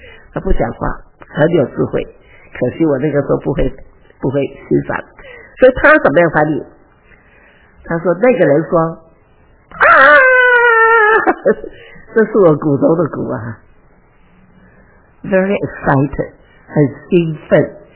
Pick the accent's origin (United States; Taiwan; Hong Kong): Hong Kong; 因为我是在香港长大